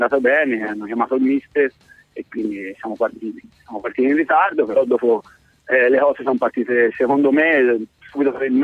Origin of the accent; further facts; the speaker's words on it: Reggello, Tuscany, Italy; sono di Reggello, quindi ne Val d'Arno, quindi in Toscana so che si vive bene, si sta bene.